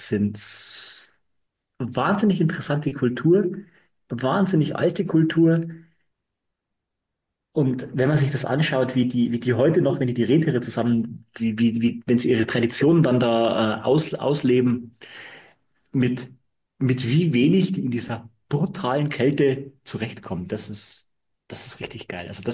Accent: Bavaria, Germany

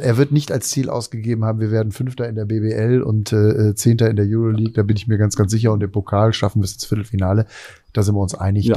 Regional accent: West Germany, Germany; now in Brandenburg, Germany; Ich bin selber aus dem Westen, bin aber mittlerweile ganz überzeugter Brandenburger, lebe dort wahnsinnig gerne

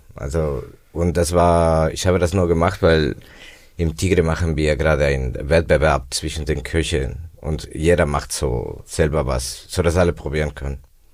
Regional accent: Ecuador; German is a second language; moved away as an adult; now in Germany; Ich komme aus Ecuador, aus Südamerika.

